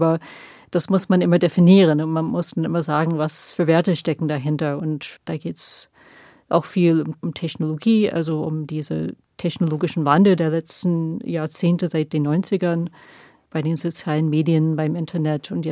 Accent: United States; Also ich finde, ich sage immer gern mal, gerade als Amerikanerin, den Europäern

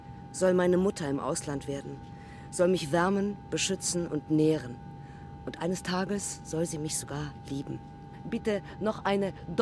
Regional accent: Sopot, Pomeranian Voivodeship, Poland; born there; moved away; Weil ich meine Heimat verlasse. Wie farblos das alles hier ist. Die Kommunisten haben meinen Geburtsort Sopot wie sonstige Städte in Polen nach dem Zweiten Weltkrieg einfallslos mit Grau überzogen.

